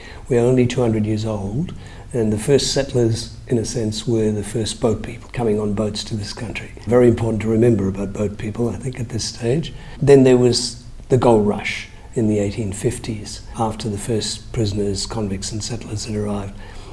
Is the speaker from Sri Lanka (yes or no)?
yes; Sri Lanka; now in Australia; I myself am an immigrant to this country. I came here from Sri Lanka, arrived in the 60s, and Australia was a very, very different place in the 60s.